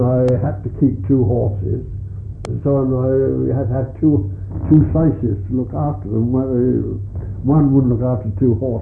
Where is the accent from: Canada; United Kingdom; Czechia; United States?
Canada; You see, being a Canadian, they were very hospitable to me